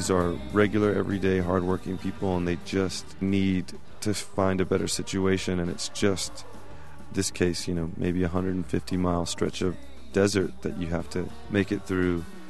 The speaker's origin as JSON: {"language": "English", "town": "Laredo", "region": "Texas", "country": "United States", "tie": "born or raised there", "moved": "as an adult", "said": "You know, I grew up in Laredo, Texas. I lived there till I was 18. And realized when I moved out of Laredo and into other parts of the country, realized Laredo was a very unique place."}